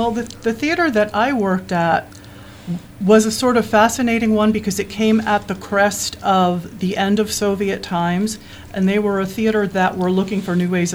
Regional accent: Connecticut, United States; also born or lived in Bronx, New York / Ukraine; I was born in the Bronx, New York, and I lived there for 7 years of my life. Then we moved to Connecticut, and then I've lived all over America for quite some time.

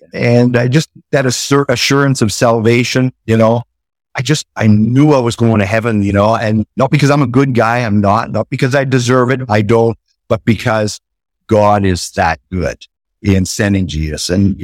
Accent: British Columbia, Canada; I grew up in Western Canada, just about 40 minutes out of Vancouver. Mennonite brother in background. So grew up in church

